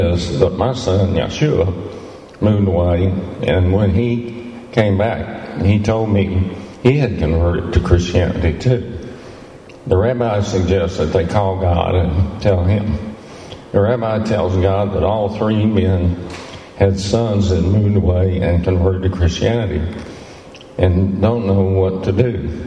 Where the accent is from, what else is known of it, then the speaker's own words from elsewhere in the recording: Houston, Texas, United States; born there; I was born in Houston in 1943. That makes me 80.